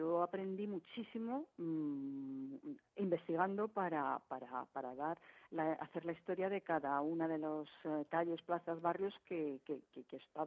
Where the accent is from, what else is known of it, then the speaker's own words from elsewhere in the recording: Madrid, Community of Madrid, Spain; Yo soy madrileña, he vivido siempre en Madrid